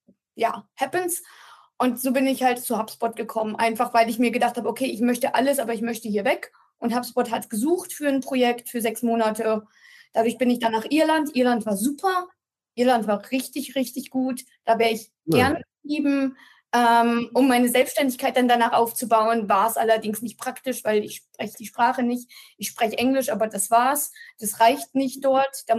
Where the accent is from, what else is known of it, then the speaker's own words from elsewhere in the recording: Munich, Bavaria, Germany; moved away as an adult; also born or lived in Netherlands; now in San Francisco, United States; Ich komme aus München. Ich habe nach meinem Abi einfach entschieden, dass ich ein bisschen Auslandserfahrung sammeln möchte.